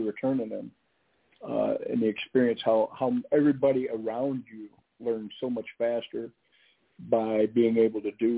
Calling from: Ohio, United States

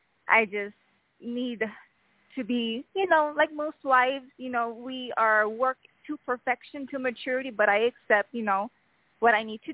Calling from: Las Vegas, Nevada, United States; I'm calling from the Las Vegas Body here in Nevada.

